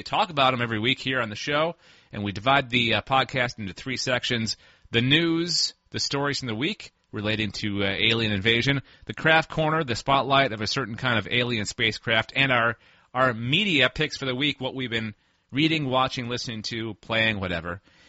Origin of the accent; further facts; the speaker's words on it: Ottawa, Ontario, Canada; from Ottawa, Ontario, Canada.